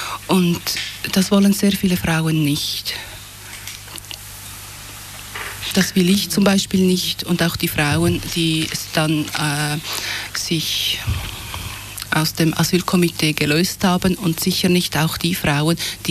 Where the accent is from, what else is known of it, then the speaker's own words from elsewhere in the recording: Switzerland; Ich bin eine ausländische Schweizer Frau.